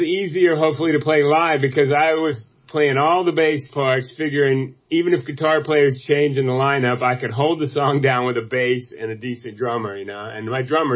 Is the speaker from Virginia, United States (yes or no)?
no; North Carolina, United States; thing you know, I had this side band, and he was a big … head, so he was writing words, and we grew up together in North Carolina.